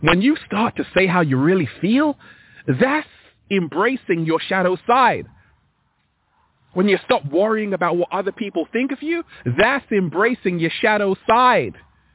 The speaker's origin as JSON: {"language": "English", "region": "London", "country": "United Kingdom", "tie": "born there", "also_born_or_lived": "Sierra Leone / Sudan / Ethiopia", "said": "I was born in London, but I've lived in West Africa, Sierra Leone. I've lived in Sudan. I've lived in Ethiopia. I've been all around the world."}